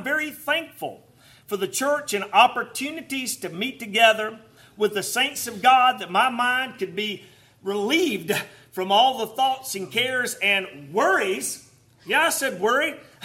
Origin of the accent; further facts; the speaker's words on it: Georgia, United States; now in Monroe, United States; I'm from Georgia, but I'm in North Carolina there, southeast of Charlotte.